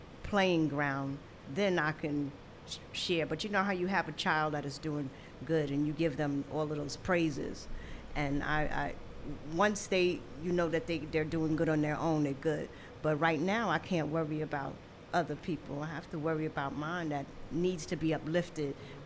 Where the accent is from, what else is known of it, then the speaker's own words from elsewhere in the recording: Queens, New York, United States; also born or lived in Atlanta; I'm from visiting from South Carolina right now, but I'm originally from born in Atlanta, raised in Laurelton, Queens. You know, did my best stomping in Brooklyn, but I'm universal, worldwide